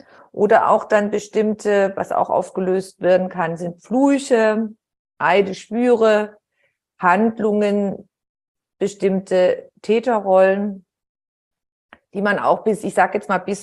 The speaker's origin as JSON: {"language": "German", "town": "Heilbronn", "region": "Baden-Württemberg", "country": "Germany", "tie": "born or raised there", "said": "in der Kleinstadt, wo ich aufgewachsen bin, in Heilbronn"}